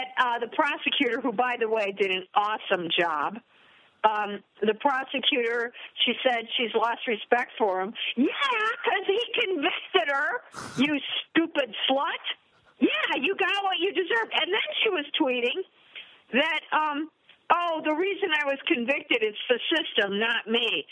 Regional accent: United States; We grew up in America, the land of cowboys and Indians.

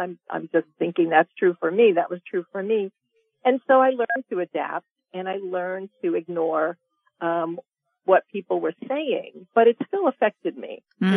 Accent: New York City, New York, United States; born there; now in California, United States; Basically, in the 70s, I left New York City. I was born in the Bronx, and I left New York City and moved to California, the land of opportunity.

